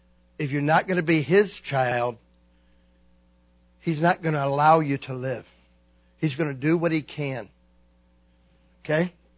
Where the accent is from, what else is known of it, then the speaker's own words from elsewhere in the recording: Florida, United States; I told you I grew up in Florida, and down there they have roaches. Y'all call them palmetto bugs. Down there we call them roaches.